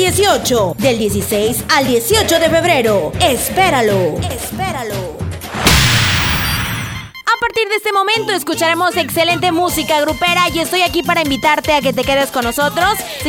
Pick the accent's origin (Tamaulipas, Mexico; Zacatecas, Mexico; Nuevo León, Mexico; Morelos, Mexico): Tamaulipas, Mexico; Ciudad Victoria; de Ciudad Victoria, Tamaulipas, México.